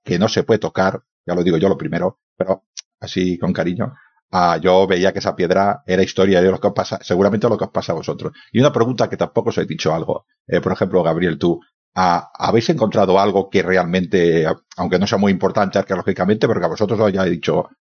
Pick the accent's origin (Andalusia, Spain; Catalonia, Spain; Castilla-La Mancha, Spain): Catalonia, Spain; Badalona; yo soy de Badalona y en Badalona tenemos un museo que está en los sótanos de un edificio